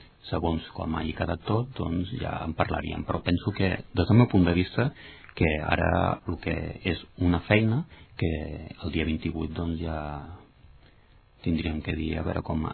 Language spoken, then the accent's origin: Catalan; Ripollet, Catalonia, Spain; és millorar el meu municipi on he nascut, el que estimo, i és millorar el meu poble, que és Ripollet.